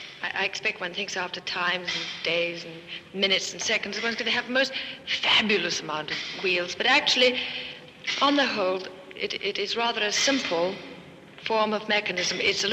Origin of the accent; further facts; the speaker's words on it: London, United Kingdom; I speaking as a Londoner, born and bred, am standing in a place I never thought I would be